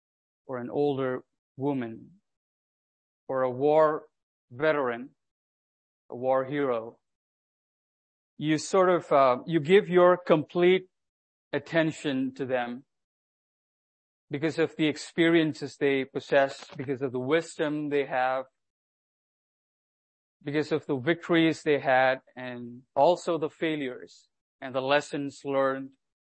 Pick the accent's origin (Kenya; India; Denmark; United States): India; South India; now in West Bank, Canada; I love the ocean and the beach and shorelines because I grew up in a small coastal town in South India.